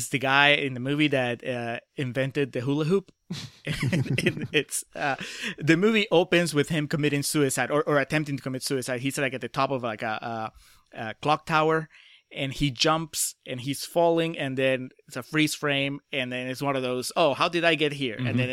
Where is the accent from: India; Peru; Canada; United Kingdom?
Peru; now in United States; I lived in Peru. I'm from Peru.